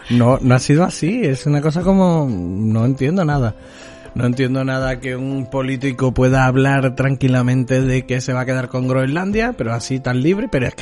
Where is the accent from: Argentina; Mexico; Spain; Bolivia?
Spain; nosotros como españoles también tenemos que sentirlo